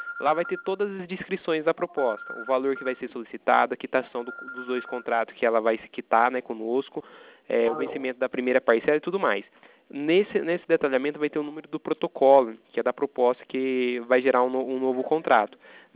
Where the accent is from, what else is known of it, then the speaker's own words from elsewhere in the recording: Itatiba, São Paulo, Brazil; eu sou daqui de Itatiba, entendeu? A gente é do interior de São Paulo